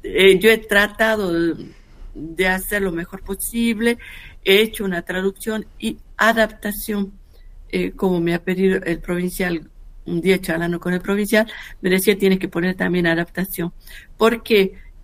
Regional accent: Catamarca, Argentina; soy profundamente argentina, catamarqueña, que estoy en relación con mi familia, con muchos amigos

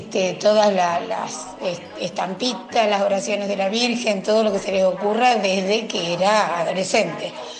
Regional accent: Lobería, Buenos Aires Province, Argentina; Lobería, mi ciudad natal

